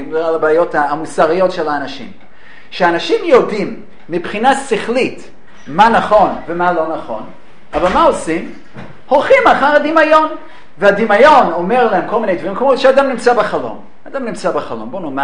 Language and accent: Hebrew; New York City, New York, United States; עכשיו, אני לצערי הרב, לא גדלתי בארץ ישראל ולמדתי בחדורים והייתי צדיק, גדלתי באמריקה, גדלתי במרכז מנהטן בניו יורק, וקצת ראיתי עולם